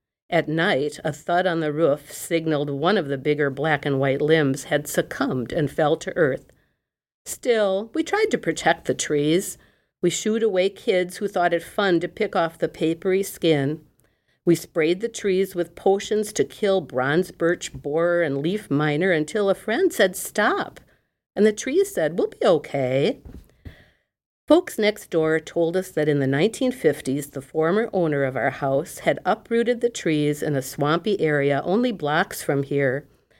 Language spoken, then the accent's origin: English; Sheboygan, Wisconsin, United States; now in West Bend, United States; I grew up in Sheboygan, but now we make our home in West Bend, Wisconsin.